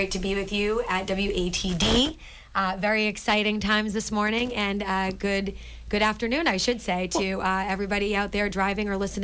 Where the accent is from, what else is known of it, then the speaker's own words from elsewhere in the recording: Methuen, Massachusetts, United States; also born or lived in Lawrence; hail from the city of Methuen. It's the last community up 93, right before you hit New Hampshire. I was born in Methuen to a 17-year-old single mother.